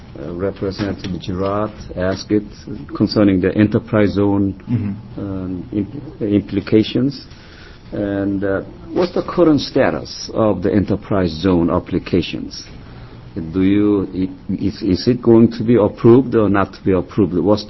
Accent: Yeoju, Gyeonggi Province, South Korea; He's from my hometown, Yeouju, where I was born.

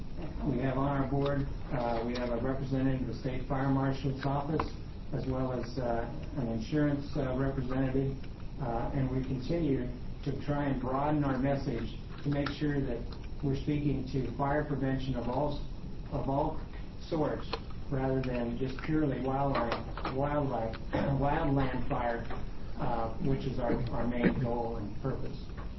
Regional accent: Eugene, Oregon, United States; from Eugene, Oregon. My family manages approximately 47,000 acres in Mann, Lane, and Douglas County. The name of the company is Justina Land and Timber, and we're located out of my hometown, Eugene.

